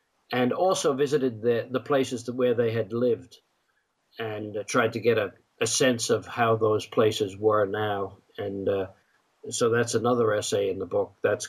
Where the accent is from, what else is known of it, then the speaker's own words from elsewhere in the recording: Queens, New York, United States; Then I revisited my hometown in Queens, New York. You know, there are five boroughs in New York, and Queens is one of them.